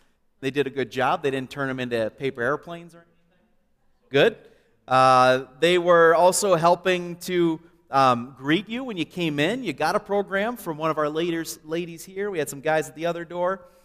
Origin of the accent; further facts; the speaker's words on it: Canada; When I was in elementary school, I grew up in Canada, actually.